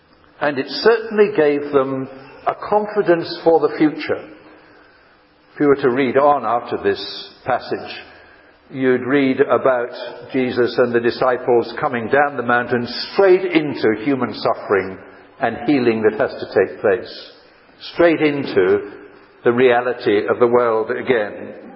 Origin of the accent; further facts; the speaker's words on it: Yorkshire and the Humber, United Kingdom; now in Switzerland; I grew up in Yorkshire, and Yorkshire people are given to boasting about that.